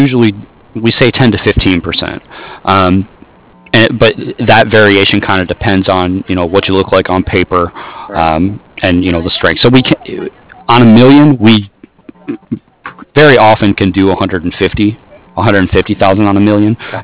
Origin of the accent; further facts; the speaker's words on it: Toledo, Ohio, United States; I know I'm actually from Toledo, and my family was telling me like last month they were covered in snow.